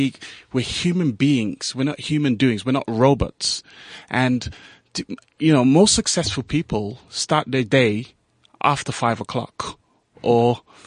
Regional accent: Gambia; English is a second language; now in United Kingdom; I'm from the Gambia, for crying out loud.

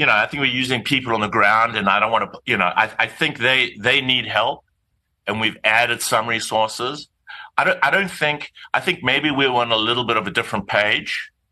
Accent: South Africa; And I decided I am South African. I am from Mamsontoti. I didn't want to be too American, too much of an American private equity person.

